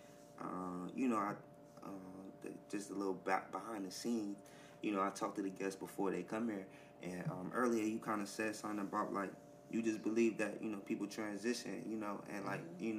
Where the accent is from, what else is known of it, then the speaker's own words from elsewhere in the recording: East Orange, New Jersey, United States; I'm from East Orange, New Jersey.